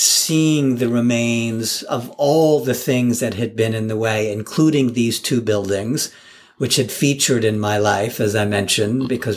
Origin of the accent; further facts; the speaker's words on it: Manhattan, New York, United States; and I'm also born and raised in Manhattan. So I feel very at home in Manhattan